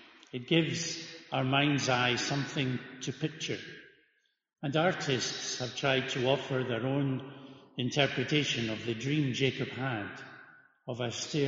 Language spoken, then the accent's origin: English; Stirling, Scotland, United Kingdom; Stirling Castle in my hometown also has a history of being captured and recaptured.